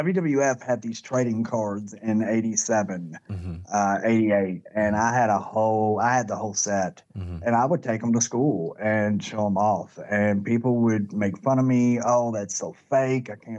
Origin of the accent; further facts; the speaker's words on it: Louisville, Kentucky, United States; I grew up in the 80s, and I grew up in Louisville, Kentucky.